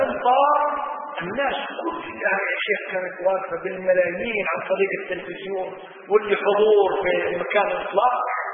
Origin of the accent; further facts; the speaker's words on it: Kuwait; شوف اي مستشفى عندنا في الكويت